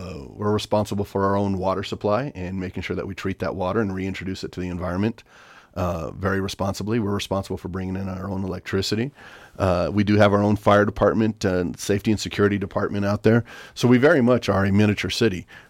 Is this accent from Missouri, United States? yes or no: no; Las Cruces, New Mexico, United States; I'm from Las Cruces, New Mexico. And I like to think of my state as a mi casa es su casa type attitude